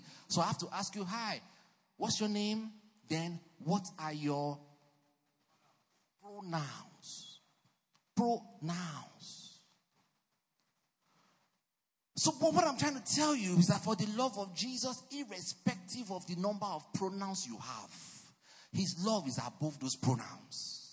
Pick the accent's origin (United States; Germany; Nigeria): Nigeria; I'm Nigerian, right?